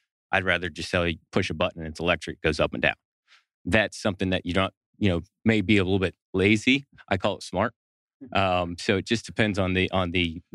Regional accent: Alfred, United States; I'm from Alfred. I grew up here. I went to the Milton High School that they just tore down.

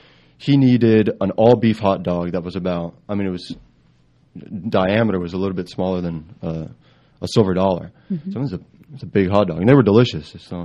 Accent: Abruzzo, Italy; Well, we are from Abruzzo. It's central Italy on the east coast on the Adriatic Sea.

